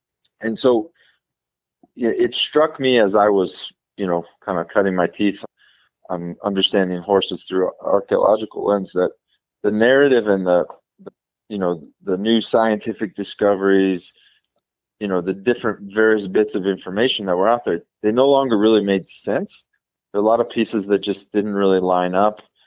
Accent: Montana, United States; You know, I grew up in Montana, and my grandfather was like a classic Montana cowboy.

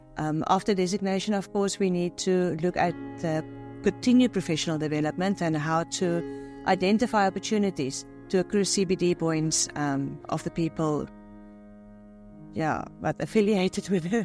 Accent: Paarl, Western Cape, South Africa; I grew up in Paarl, so grape production and the vineyards were also always part of the scenery

